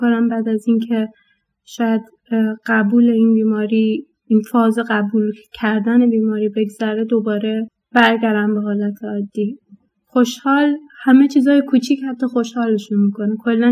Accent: Iran; ما توی خب غربت زندگی میکنیم، خارج از ایران هستیم

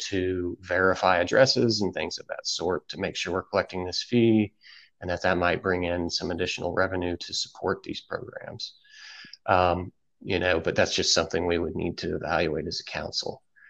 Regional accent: Signal Mountain, Tennessee, United States; I grew up on Signal Mountain longer ago than I'd care to admit.

